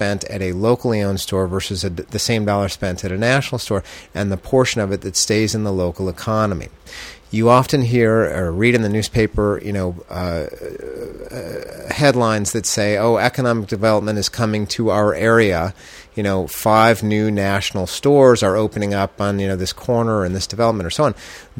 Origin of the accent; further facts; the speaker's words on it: Detroit, Michigan, United States; cities like Detroit, my hometown, and how they adapt to the population that now resides there.